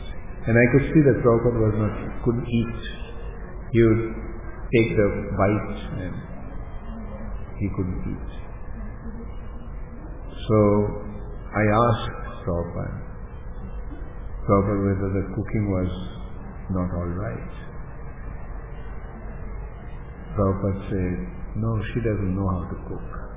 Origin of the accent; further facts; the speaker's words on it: Kolkata, West Bengal, India; Calcutta was the place where I used to be. Like I was in Mayapur, Calcutta. So I joined in Mayapur and I was from Calcutta